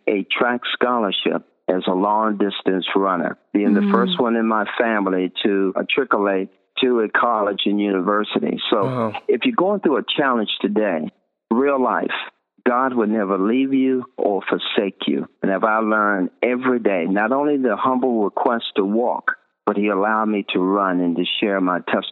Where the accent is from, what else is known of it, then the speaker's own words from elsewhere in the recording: Henrico County, Virginia, United States; I grew up outside of Richmond, Virginia, in a county called Henrico County.